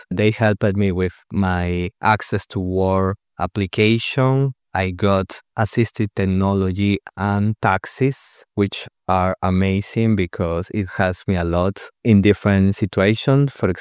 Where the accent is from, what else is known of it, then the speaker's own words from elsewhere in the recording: Peru; English is a second language; I'm originally from Peru, and when I was born, I had low vision